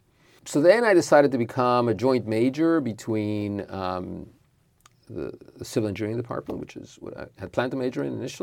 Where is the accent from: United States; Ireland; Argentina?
Argentina; first language Spanish; English is a second language; I grew up in Argentina. Spanish mm-hmm. is my native language.